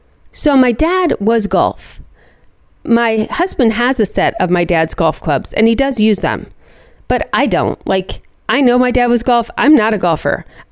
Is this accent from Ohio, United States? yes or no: yes; Akron, Ohio, United States; that basement literally was a recreation of my house growing up on Timberline. You could walk into the basement and you felt like you were walking into the 1980s in Akron, Ohio.